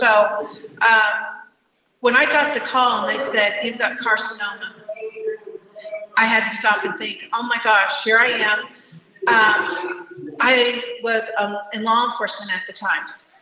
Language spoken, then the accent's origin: English; Pawhuska, Oklahoma, United States; And I'm Osage from Pawhuska, Oklahoma. I'm a businesswoman.